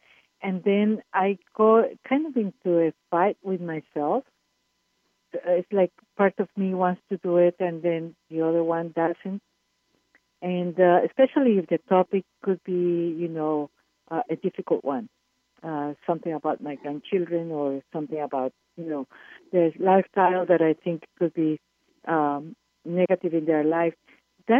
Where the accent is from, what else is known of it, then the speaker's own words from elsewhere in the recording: Colombia; first language Spanish; English is a second language; I'm from Colombia, so my mother language is Spanish